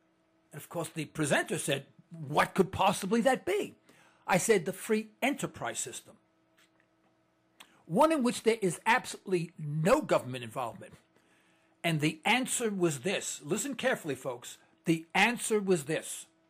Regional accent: East Harlem, New York, United States; Okay, well, I'm from East Harlem, New York.

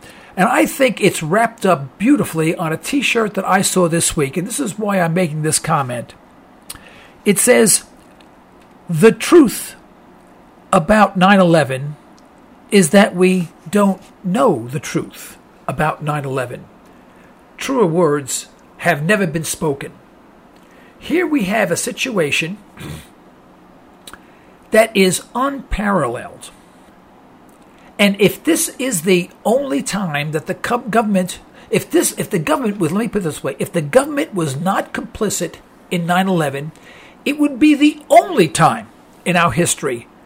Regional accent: New York, United States; Now, Giuliani is an Italian from New York. I'm an Italian from New York.

